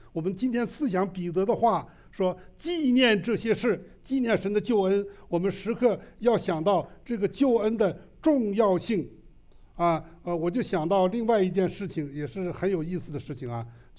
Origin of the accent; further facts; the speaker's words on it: China; 其实我们中国人省了一辈子，这批人都是在文化革命期间长大的。当时我记得出国的时候，我大学毕业的时候，1975年，